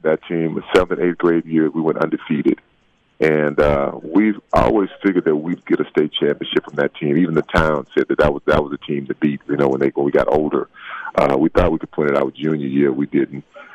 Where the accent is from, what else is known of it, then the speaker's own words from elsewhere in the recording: Texas, United States; now in Southern California, United States; You know, being a Texan, it's not about that for me. You know, I'm from a small town, and I still have that small town mentality, even though I live in Southern California.